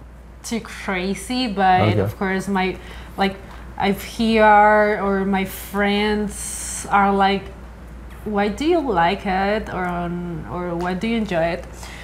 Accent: Medellín, Antioquia, Colombia; Yeah, I'm from Medellin. Medellin is such a nice city.

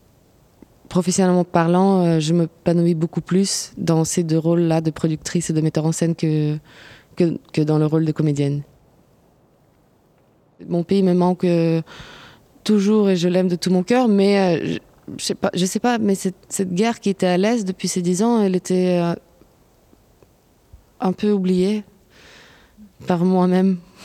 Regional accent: Ukraine; now in France; je suis ukrainienne. J'habite en France depuis 11 ans.

